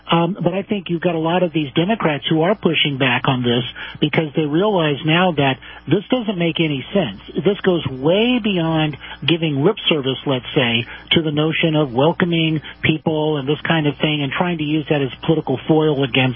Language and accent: English; California, United States; I grew up right around Disneyland, right? So I've been going to Disneyland my entire life